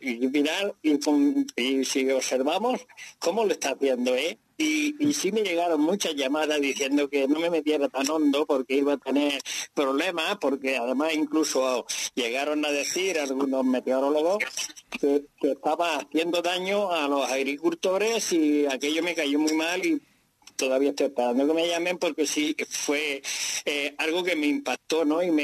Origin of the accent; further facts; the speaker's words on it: Mula, Region of Murcia, Spain; aquí, por ejemplo, en mi pueblo, en Mula